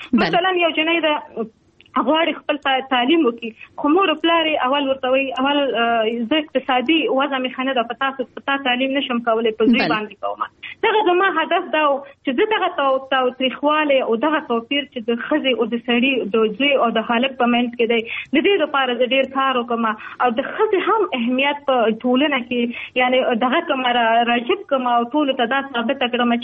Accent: Afghanistan; also born or lived in Pakistan; ستونزې په پاکستان کې د افغان مهاجر په حیث باندې واقعتا وي، موږ هم ډېر ستونزو سره مخامخ شوي وو. موږ هم په مهاجرت کې لوی شوي وو

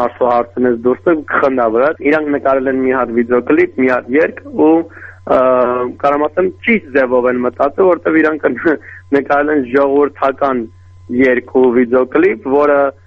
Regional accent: United States; ես Ամերիկայից եմ, մեր մոտ ամեն ինչ ասնում է արդար։

